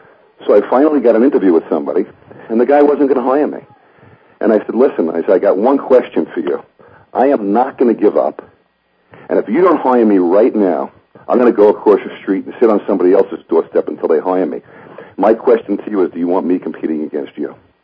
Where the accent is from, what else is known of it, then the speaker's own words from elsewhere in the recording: New York, United States; I'm originally from New York, and was training very, very hard.